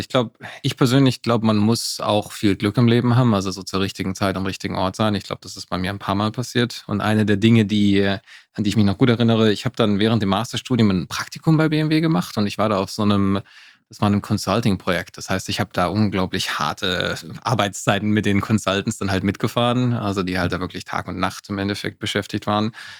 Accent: Freiburg, Baden-Württemberg, Germany; ich bin in Köln geboren. Das steht auf dem Ausweis. Da habe ich aber auch nur die ersten 3 Jahre in meinem Leben gelebt und dann den Rest meiner Jugend bin ich in Freiburg aufgewachsen, zur Schule gegangen. Also von dem her sage ich immer, ich bin Freiburger

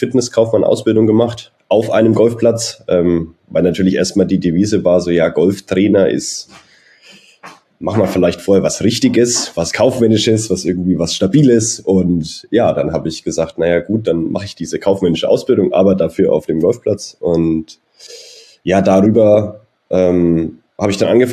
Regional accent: Germany; first language German/French; meine Mutter ist gebürtig aus Frankreich, kam vor 30 Jahren nach Deutschland und ich bin auch zweisprachig dann aufgewachsen

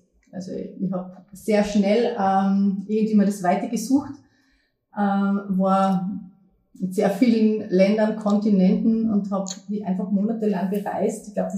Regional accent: Bad Ischl, Upper Austria, Austria; now in Carinthia, Austria; Also ich komme aus dem Salzkammergut, aus dem oberösterreichischen Teil, aus Bad Ischl. Genau, da verbindet mich auch immer noch sehr viel. Also ich fahre euch immer noch gerne nach Hause, obwohl ich inzwischen seit mehreren Jahren in Kärnten wohne.

